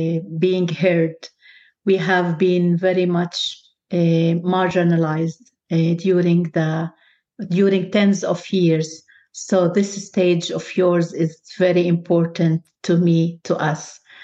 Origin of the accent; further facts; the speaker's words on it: Nazareth, Northern District, Israel; now in Jerusalem; Originally, I'm from Nazareth, But I chose to live and practice my career inside occupied Jerusalem.